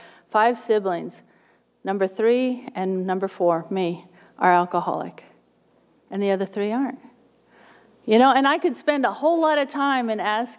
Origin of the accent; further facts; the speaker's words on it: Australia; now in United States; I'm not from North Dakota. I was raised in Australia. My father's Australian. My mom's American. So I always say that I'm half and half.